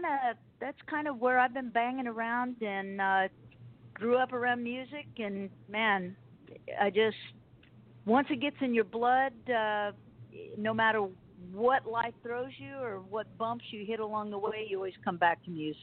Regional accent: Beardstown, Illinois, United States; I'm a river rat. I was born and raised on the Illinois River in Beardstown.

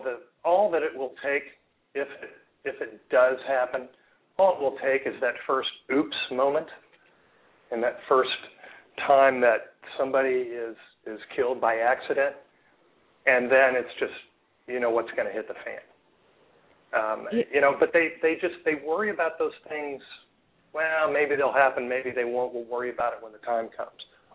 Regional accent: Cape Girardeau, Missouri, United States; Sure. I live in St. Louis. I've been here almost 27 years now. I grew up in Cape Girardeau, Missouri, as did Rush

